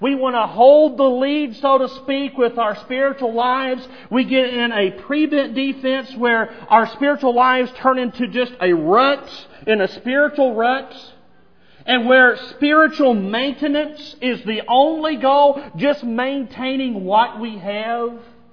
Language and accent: English; Arkansas, United States; Most of you who know me and are familiar with my history know that I grew up in Arkansas. And living up and growing up in Arkansas is unique, to say the least.